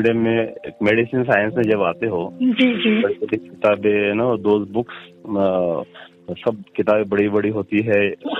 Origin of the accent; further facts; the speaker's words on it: India; born there; मेरा जन्म स्वतंत्र भारत में हुआ।